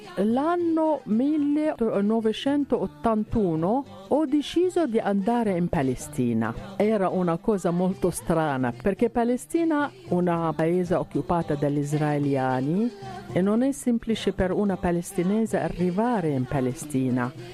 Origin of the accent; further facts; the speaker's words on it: Damascus, Damascus Governorate, Syria; born there; Italian is a second language; moved away; also born or lived in Amman / Beirut / Cairo; Sono nata a Damasco perché la mia mamma, Damasco siriana, e la mia papà palestinese, loro hanno vissuto a Gerusalemme.